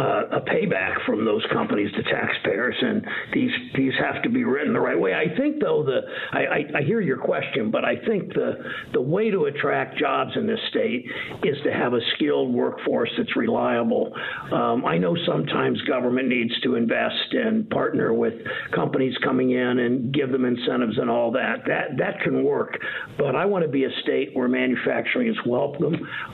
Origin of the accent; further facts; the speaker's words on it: Mansfield, Ohio, United States; I grew up in Mansfield, a town that was a town of 50,000, lost a lot of manufacturing jobs, great place to live, great place to grow up, good public schools.